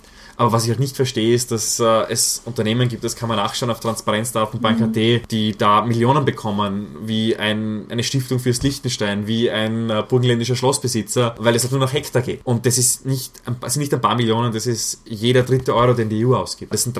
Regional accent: Graz, Styria, Austria; ich bin in Graz eben aufgewachsen, das ist 30 Minuten, wenn du ein bisschen schneller fährst von der slowenischen Grenze

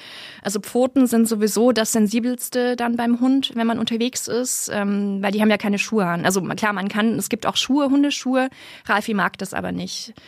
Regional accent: Germany; Also einerseits habe ich eine Versicherung abgeschlossen, ich bin ja aus Deutschland beim DAV

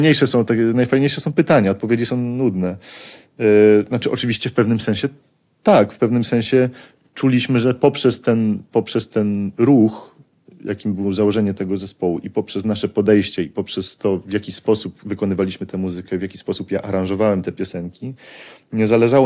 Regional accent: Colombia; Ja mam, spędziłem dzieciństwo w Kolumbii, ale tak naprawdę to jest mniej ważne.

